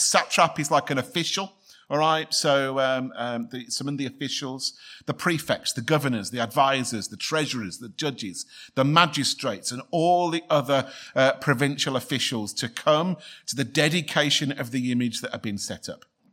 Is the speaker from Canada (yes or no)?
no; England, United Kingdom; The words are, as an Englishman, a bit interesting to sit there as they want to send me home to think again.